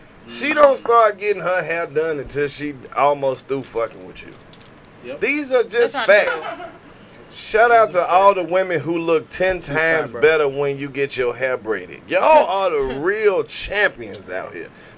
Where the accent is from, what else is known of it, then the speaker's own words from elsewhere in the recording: Mississippi, United States; Like, when I tell people I'm from Mississippi, like, oh, okay.